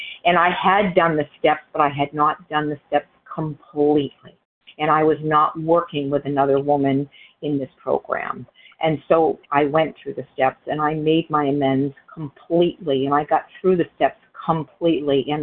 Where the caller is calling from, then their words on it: New Hampshire, United States; from New Hampshire.